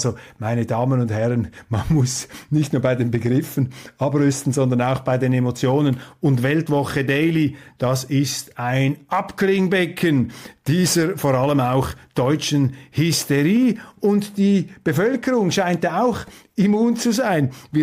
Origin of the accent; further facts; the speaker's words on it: Switzerland; da bin ich Schweizer.